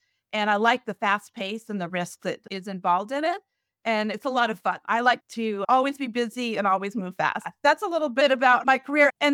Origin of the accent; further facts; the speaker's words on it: Casper, Wyoming, United States; And I'm actually originally from Casper, Wyoming, a real small little town in Wyoming on a ranch.